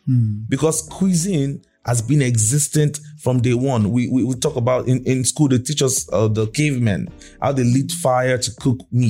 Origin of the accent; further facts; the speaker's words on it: Nigeria; So for the sake of being Nigerian, let's call it abacha, right?